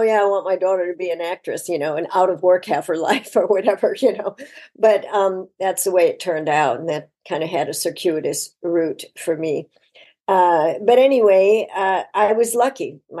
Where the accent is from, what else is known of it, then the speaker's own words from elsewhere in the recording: Chicago, Illinois, United States; So, so I grew up in Chicago and we lived in a, you know, I have an older sister and a younger brother.